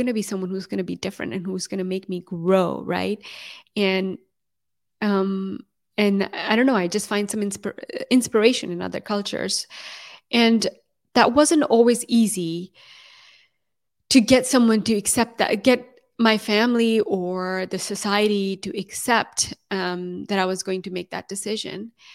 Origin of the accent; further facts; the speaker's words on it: Pakistan; deciding as a Pakistani Muslim woman to marry a Norwegian, it was a big decision for me to make, given that I was very close to my family and very connected to my culture and where I come from.